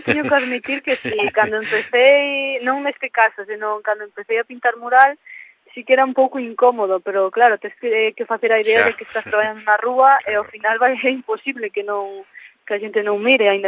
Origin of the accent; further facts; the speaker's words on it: Ordes, Galicia, Spain; eu son de Ordes e ali xa fan un festival